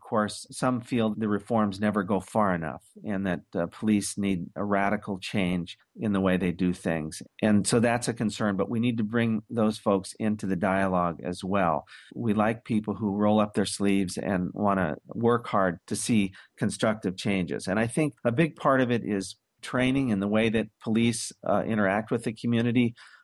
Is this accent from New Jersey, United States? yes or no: no; Portland, Oregon, United States; born or raised there